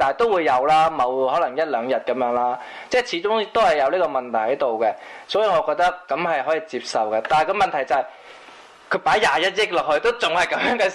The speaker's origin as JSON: {"language": "Cantonese", "region": "Guangdong", "country": "China", "said": "咁我哋都係廣東人啦"}